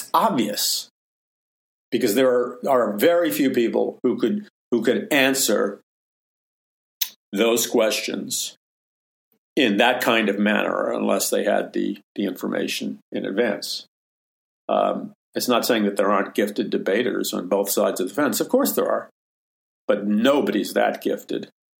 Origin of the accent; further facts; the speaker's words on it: New York City, New York, United States; Growing up in New York City and growing up on the streets of New York City, you learn really quick as a young kid